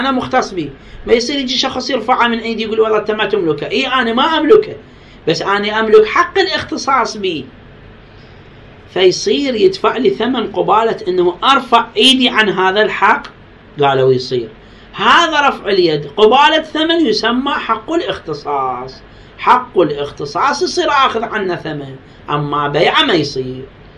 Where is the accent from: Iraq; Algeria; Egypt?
Iraq; جو عندنا في العراق